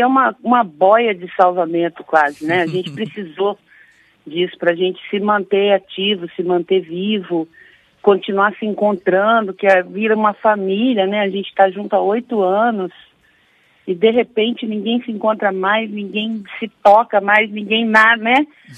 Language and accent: Portuguese; Londrina, Paraná, Brazil; Londrina que é a cidade de onde eu venho